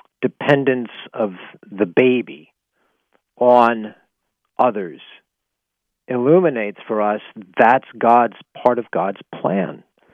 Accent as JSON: {"language": "English", "town": "Pittsburgh", "region": "Pennsylvania", "country": "United States", "tie": "born or raised there", "said": "I grew up in Pittsburgh, and so when I think of St. Joseph, I think of a steelworker who's tired, bruised, struggling to provide for his family."}